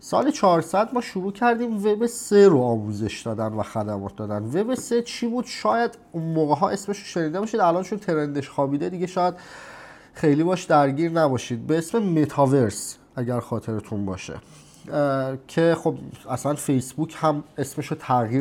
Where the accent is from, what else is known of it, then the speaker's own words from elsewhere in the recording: Iran; moved away; من از ایران مهاجرت کردم رفتم، و توی این پروسه ای که من از ایران رفتم